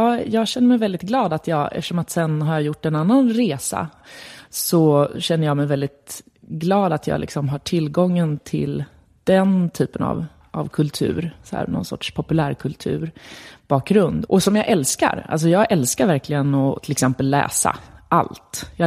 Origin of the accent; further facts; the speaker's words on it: Örebro, Örebro County, Sweden; Jag är född i Örebro och växte upp största delen av min barndom i ett litet radhusområde som heter Skebäck, som ligger i östra delen av Örebro. Som var väldigt fint och puttinuttigt, så där, byggt på 70-talet.